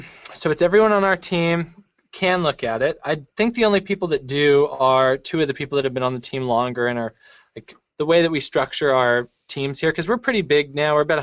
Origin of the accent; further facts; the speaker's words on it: Seattle, Washington, United States; I am from Seattle, so, I mean, it's flannel time.